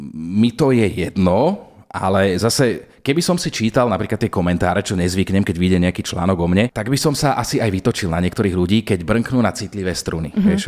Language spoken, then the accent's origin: Slovak; Trnava, Trnava Region, Slovakia; A tým, že som Trnavčan, dochádzam na 5. do Bratislavy.